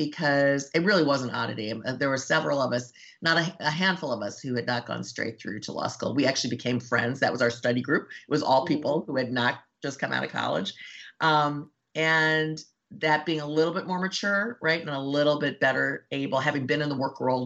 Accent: Cleveland, Ohio, United States; So I do think this whole growing up in Cleveland, growing up in a Jewish neighborhood, you know, being the other was, I don't think I appreciated it at the time

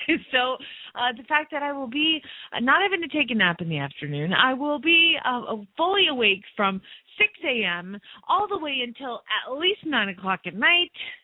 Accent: Atlanta, Georgia, United States; Really, I'm from Georgia. I'm from Atlanta.

